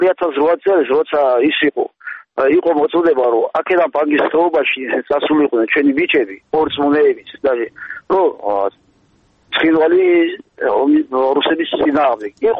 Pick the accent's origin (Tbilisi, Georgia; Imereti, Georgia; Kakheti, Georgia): Kakheti, Georgia; ჩვენ აქ დავიბადეთ, გავიზარდეთ, გვეყვარება.